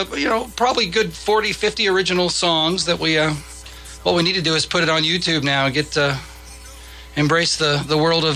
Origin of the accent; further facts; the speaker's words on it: Burbank, California, United States; born there; No, I was born in Burbank, California.